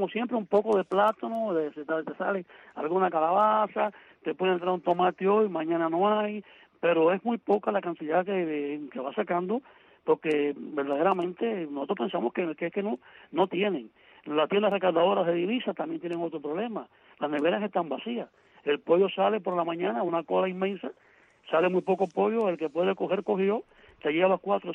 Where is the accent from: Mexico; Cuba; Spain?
Cuba; somos varios los cubanos que estamos en este problema